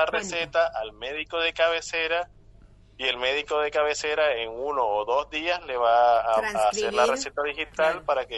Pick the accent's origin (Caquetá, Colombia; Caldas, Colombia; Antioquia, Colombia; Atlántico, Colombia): Atlántico, Colombia; Barranquilla; moved away as an adult; now in Argentina; Sí, yo soy de Colombia. Vivo de la ciudad de Barranquilla. Llegué a Argentina hace 14 años. Me gradué de médico en Colombia y en Argentina logré hacer mi especialidad.